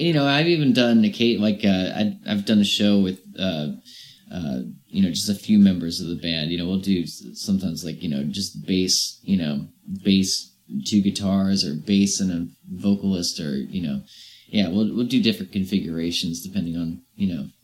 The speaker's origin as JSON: {"language": "English", "region": "Virginia", "country": "United States", "also_born_or_lived": "Brighton, United Kingdom", "said": "No, I'm from Virginia."}